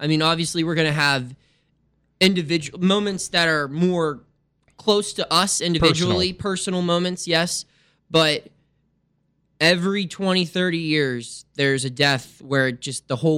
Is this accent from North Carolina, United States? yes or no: no; Pittsburgh, Pennsylvania, United States; For me, growing up in Pittsburgh